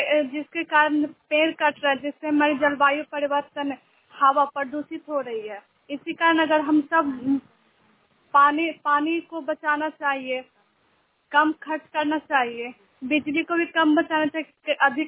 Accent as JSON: {"language": "Hindi", "town": "Nagarnausa", "region": "Bihar", "country": "India", "said": "मैं नगर नौसा से हूँ"}